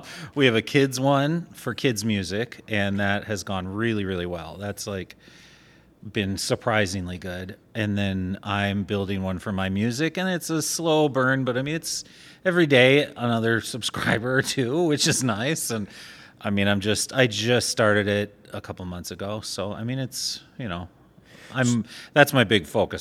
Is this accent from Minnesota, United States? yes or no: yes; Minneapolis, Minnesota, United States; also born or lived in Nashville; We're both from Minneapolis. And then moved to Winona, failed out of school, went to Nashville, lived there for about 15 years